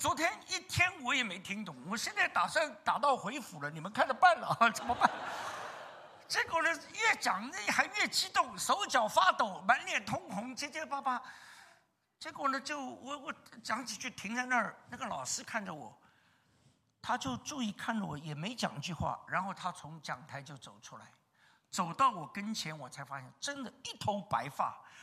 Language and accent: Chinese; Shanghai, China; moved away as an adult; now in Europe; 我生在上海，长在上海，以后到东北念书，以后到武汉，到洛阳，到广州，飘来飘去。我飘到欧洲，